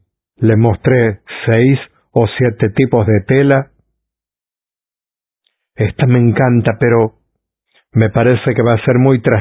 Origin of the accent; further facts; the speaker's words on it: Valledupar, Cesar, Colombia; Vengo de Valledupar.